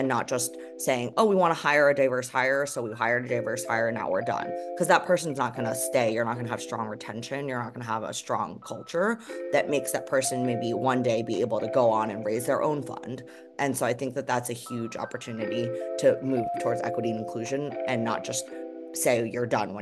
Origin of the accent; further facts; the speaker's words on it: New Jersey, United States; I grew up in New Jersey, so I saw how many assets and how much money there is in the financial system